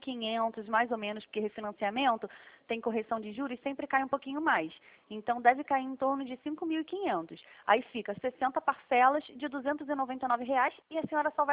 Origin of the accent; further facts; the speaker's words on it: Rio de Janeiro, Brazil; a gente é aqui do Rio mesmo.